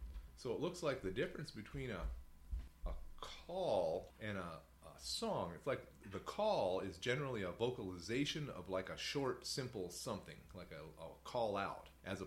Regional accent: South Dakota, United States; Well, I grew up in South Dakota.

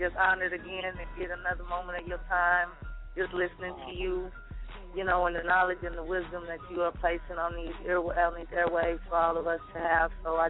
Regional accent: Chicago, Illinois, United States; now in Dallas, United States; so I'm from Chicago, but I live in Dallas.

